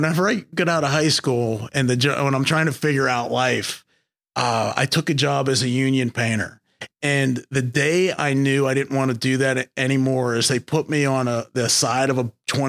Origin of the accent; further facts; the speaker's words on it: Pennsylvania, United States; So I'm from a small coal mining town in Western Pennsylvania.